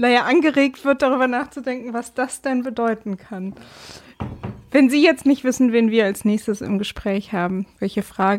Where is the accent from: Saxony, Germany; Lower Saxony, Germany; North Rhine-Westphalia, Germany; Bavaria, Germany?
North Rhine-Westphalia, Germany; Bonn; Ich komme aus Bonn. Das heißt, jedes Mal, wenn man den Rhein sieht